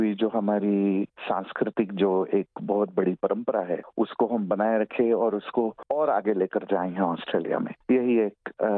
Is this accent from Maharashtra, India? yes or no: yes; Mumbai, Maharashtra, India; हम जिस संकुल में मैं बड़ा हुआ, पला बड़ा, जिस सोसाइटी में, मुंबई के विले पार्ले स्थित रामानंद सोसाइटी में